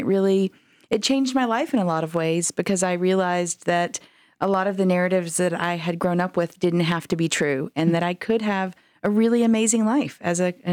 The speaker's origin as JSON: {"language": "English", "town": "Rome", "region": "Georgia", "country": "United States", "tie": "born or raised there", "said": "Atlanta's very different. I grew up in Rome, Georgia, and Atlanta's very different in a lot of ways from Rome."}